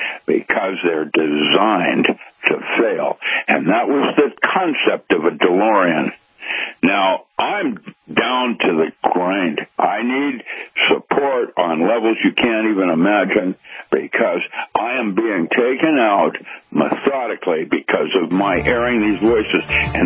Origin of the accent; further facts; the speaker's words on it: Seattle, Washington, United States; I grew up in Seattle, and the Central District CD. Was the where everyone poor lived